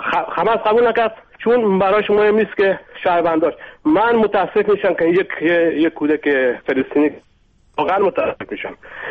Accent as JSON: {"language": "Persian", "country": "Iran", "moved": "as an adult", "lives_now": "Israel", "said": "من میگم 18 سالم بود که از ایران آمدم بیرون"}